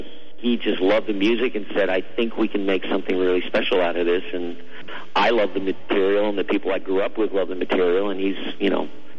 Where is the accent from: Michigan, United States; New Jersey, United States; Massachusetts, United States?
New Jersey, United States; West Orange; also born or lived in New York City; I was born in Manhattan and New York, and then we moved out when my mom and dad got divorced and moved out to West Orange, New Jersey, live with my grandparents